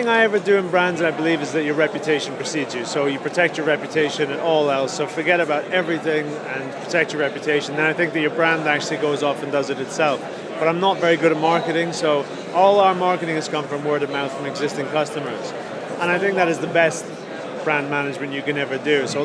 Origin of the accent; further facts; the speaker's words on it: Alberta, Canada; also born or lived in Liverpool, England / Scotland; So I was born in Liverpool. Grew up in Canada and Scotland, but of Irish heritage